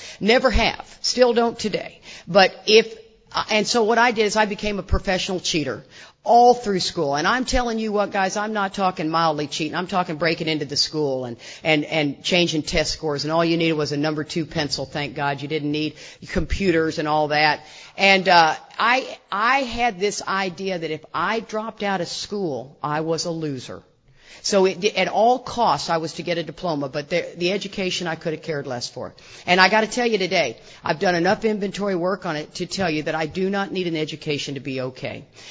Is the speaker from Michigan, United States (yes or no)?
no; Houston, Texas, United States; It looked pretty normal, and I grew up in Houston, Texas.